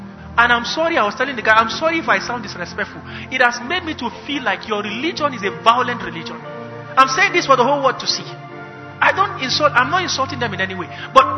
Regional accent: Northern Nigeria, Nigeria; I grew up in the North with all due respect. I know Northern things more than you.

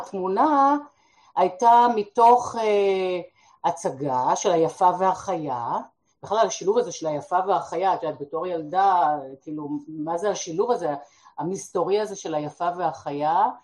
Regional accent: Haifa, Haifa District, Israel; אני כבר לא גרה שם הרבה מאוד שנים, אבל פעם חיפאית, תמיד חיפאית.

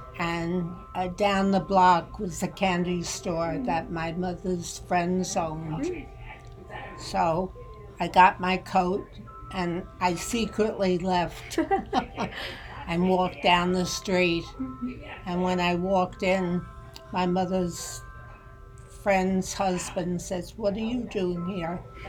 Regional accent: Bronx, New York, United States; The Bronx.

